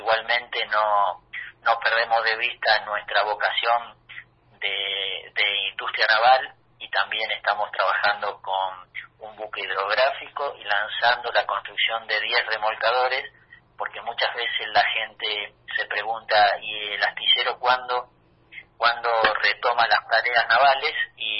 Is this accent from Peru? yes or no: no; Timbúes, Santa Fe, Argentina; muchas veces pensamos de Timbúes, mi pueblo, al